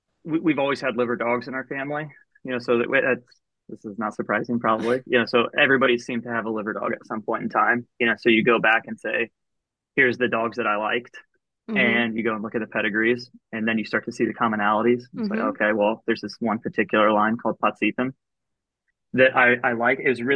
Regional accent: Joliet, Illinois, United States; also born or lived in Decatur; now in St. Louis, United States; We grew up in Joliet, Illinois, and then moved to some of the areas that were a little bit more rural outside of there, and then moved down to Decatur.

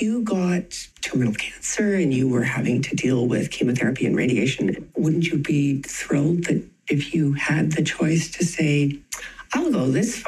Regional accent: Canada; And I am so glad that I'm a Canadian.

